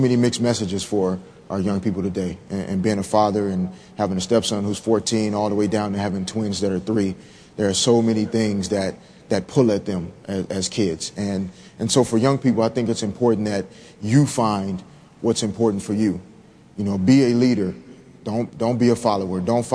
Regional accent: Little Rock, Arkansas, United States; born or raised there

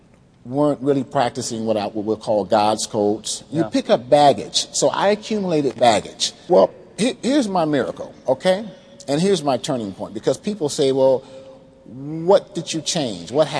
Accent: Detroit, Michigan, United States; I was age 8 years old, growing up in Detroit.

